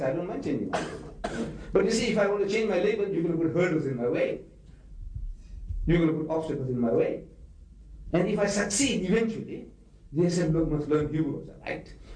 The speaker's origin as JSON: {"language": "English", "country": "India", "said": "I'm a man from India, Hindu. And we are a little more diplomatic."}